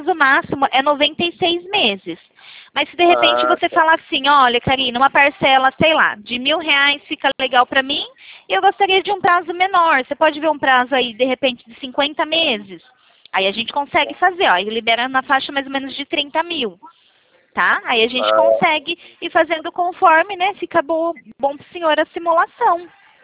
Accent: São Paulo, Brazil; eu falo da central, sou de São Paulo.

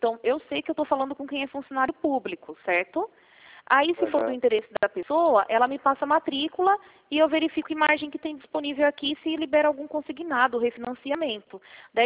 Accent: Rio Claro, São Paulo, Brazil; eu sou daqui de Rio Claro mesmo, tá bom?

